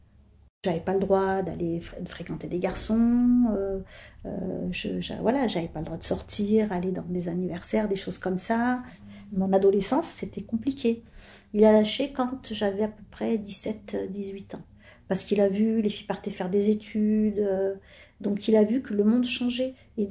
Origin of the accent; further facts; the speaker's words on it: France; je suis française, c'est le paradoxe, hein, il y a de quoi vraiment devenir fou, hein. T'es française, mais tu as la culture kabyle.